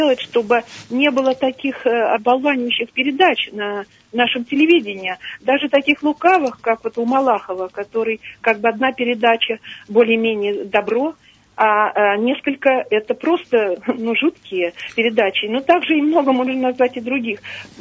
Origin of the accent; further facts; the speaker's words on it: Moscow Oblast, Russia; я из Подмосковья.